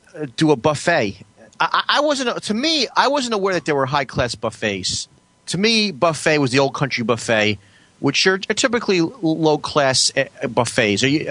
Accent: United States; Me, you know, I'm an American guy. I like American food, steak, chops, ribs, pasta.

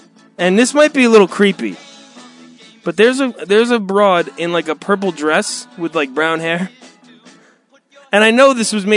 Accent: New Jersey, United States; That's right … With me, as always, a bald man named Frank. He is also from New Jersey. We are both from New Jersey, and that is wonderful.

